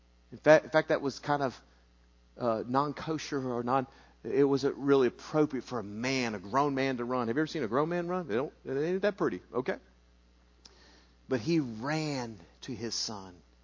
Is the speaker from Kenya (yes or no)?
no; Mexico; And so I grew up in Mexico, like I know good food.